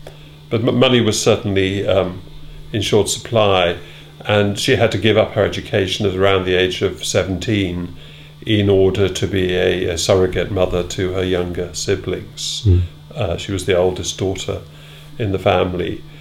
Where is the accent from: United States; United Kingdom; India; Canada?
United Kingdom; Birmingham, West Midlands; born there; So I was born in Birmingham, second of four children, in a semi-detached house in the North Birmingham suburb of Erdington.